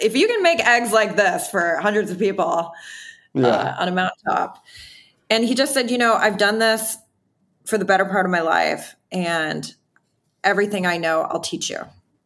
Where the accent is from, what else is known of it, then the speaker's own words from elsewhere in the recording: Wisconsin, United States; I'm from Wisconsin. One thing that you'll hear me say that over and over and over again. I'm from Wisconsin.